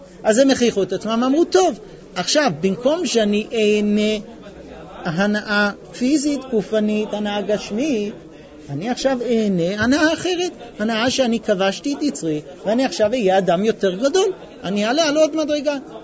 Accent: United States; Hebrew is a second language; now in Israel; אני בא מבית בארצות הברית, שלוש קומות, היה לי חדר לעצמי כבר בגיל 7, 9, לא יודע. מה, מזגן, חימום, איך אני אסתדר פה בארץ

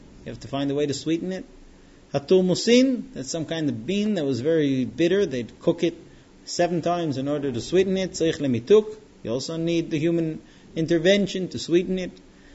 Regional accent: United States; I know where I grew up in America, the common practice was that if you used the bell, you were an annoyance.

